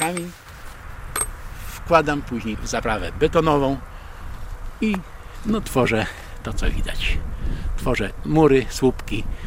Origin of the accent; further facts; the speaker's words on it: Siemiatycze, Podlaskie Voivodeship, Poland; also born or lived in Wrocław; Ale cały czas, mimo że Wrocław jest pięknym miastem, jednak ciągnęło mnie do Siemiatycz, do mojego rodzinnego miasteczka. No i tutaj chyba już dożyję swoich dni.